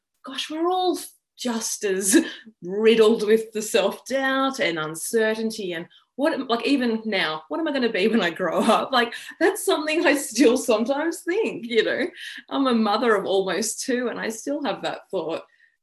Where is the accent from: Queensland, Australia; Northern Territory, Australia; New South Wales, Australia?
New South Wales, Australia; Wagga Wagga; And so now I'm like back in my hometown of Wagga, which has been incredible.